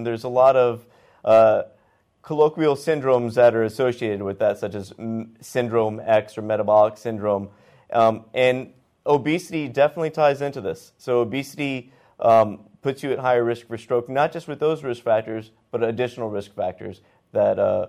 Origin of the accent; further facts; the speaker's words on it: the South, United States; Well, I grew up in the South, and trust me, I love the food in the South.